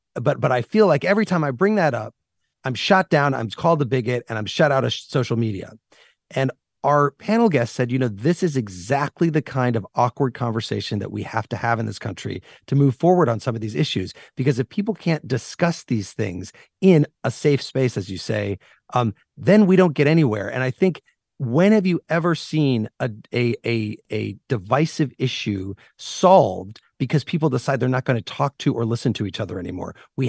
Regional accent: Illinois, United States; Growing up in Central Illinois, I hosted a show for kids.

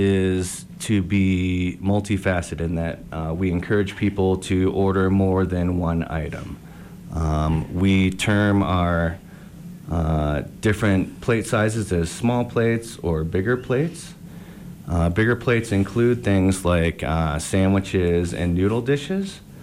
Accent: Midwest, United States; because that plays to what my background here in the U.S. is. I grew up in the Midwest

